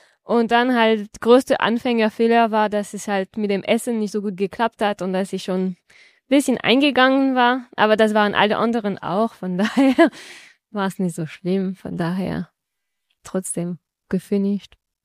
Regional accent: France; German is a second language; moved away as an adult; now in Freiburg, Germany; Genau, also ich komme aus Frankreich und für Studium bin ich halt nach Freiburg gezogen

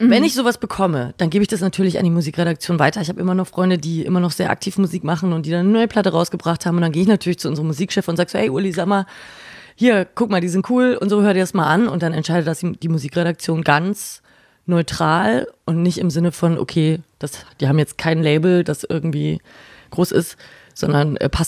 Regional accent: Nuremberg, Bavaria, Germany; now in Berlin, Germany; Ich bin ja aus Nürnberg nach Berlin gegangen

